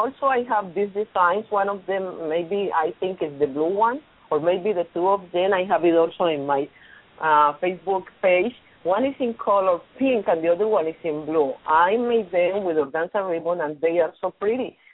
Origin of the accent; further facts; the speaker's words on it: Medellin, Antioquia, Colombia; English is a second language; Last year, I was in my country. I am from Medellin